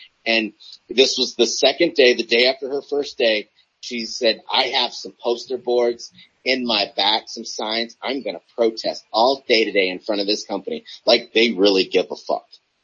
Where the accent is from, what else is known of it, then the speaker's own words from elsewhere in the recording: United States; I was born in America. I'm American.